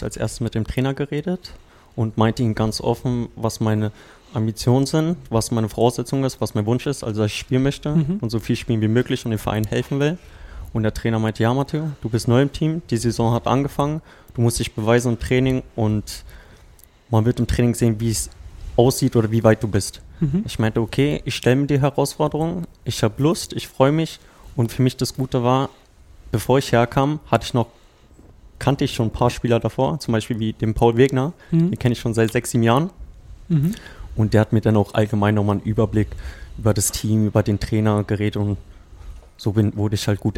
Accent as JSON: {"language": "German", "region": "Berlin", "country": "Germany", "said": "Ich bin ja ursprünglich Berliner"}